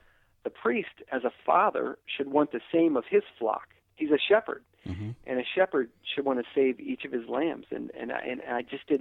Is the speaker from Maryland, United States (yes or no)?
yes; Maryland, United States; So as the years went on, and I moved back to Maryland, my hometown, and I'd sort of seen the same thing in my own diocese.